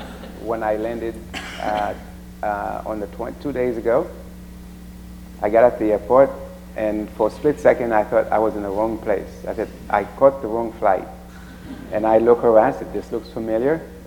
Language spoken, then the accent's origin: English; Haiti; moved away; I am from Haiti. I was born there. It's a place where the poverty is unbelievable. It's grinding poverty.